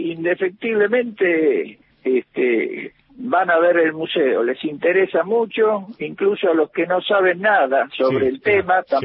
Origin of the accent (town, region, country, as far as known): Argentina; born or raised there; also born or lived in Hungary